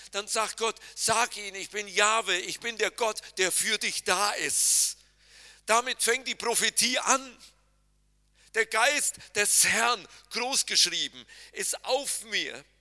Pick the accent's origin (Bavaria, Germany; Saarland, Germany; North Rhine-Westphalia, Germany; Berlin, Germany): North Rhine-Westphalia, Germany; Ich kann mich daran erinnern, wenn ich als Kind im Siegerland war und es gab Gewitter